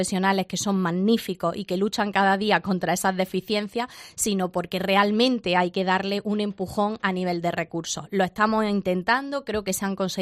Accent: Jaén, Andalusia, Spain; lo hice muy comprometida con mi tierra, sabiendo que Jaén tenía muchísimas necesidades

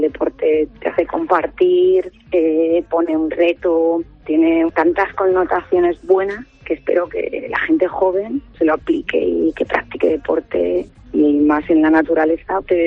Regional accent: Orche, Castilla-La Mancha, Spain; poner en valor el mundo rural, mi pueblo Orche, que es una joya, y sobre todo los orchanos, que es gente generosa, hospitalaria

